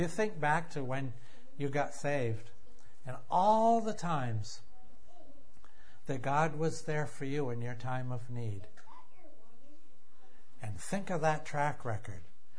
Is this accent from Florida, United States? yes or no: no; Vermont, United States; I'm from Vermont. I can handle it." You people in New Hampshire, maybe, I don't know, maybe you learned a different way, but that's how we think.